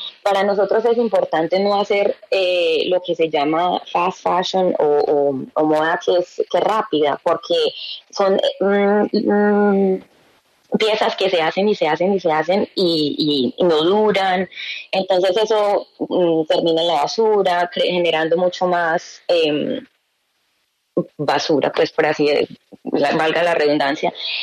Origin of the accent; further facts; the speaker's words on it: Colombia; me parece muy linda la resiliencia de mi pueblo, de mi gente, de cómo han cambiado las cosas. Y ahora cuando la gente va a Colombia